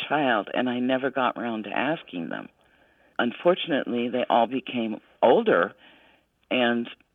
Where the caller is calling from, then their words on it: Newport, Kentucky, United States; I'm calling from Newport, Kentucky.